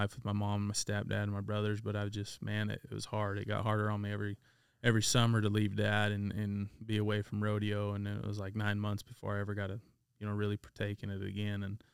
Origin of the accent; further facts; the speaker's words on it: Dubois, Idaho, United States; I grew up in Idaho, small town, Du Bois. Me and my three brothers, and we were avid to being in the outdoors, sports.